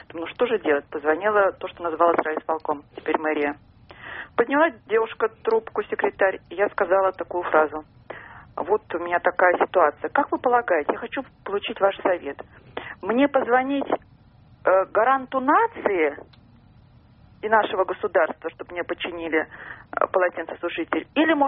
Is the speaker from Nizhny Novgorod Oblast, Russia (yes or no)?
no; Saint Petersburg, Russia; из Петербурга.